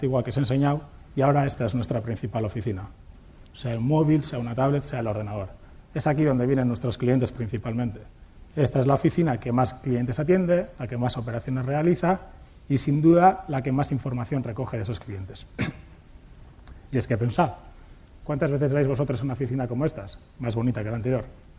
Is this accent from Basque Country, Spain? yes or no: yes; Mondragón, Basque Country, Spain; vengo de Mondragón. Ya sabéis que se dice que en Mondragón somos más de hacer que de decir.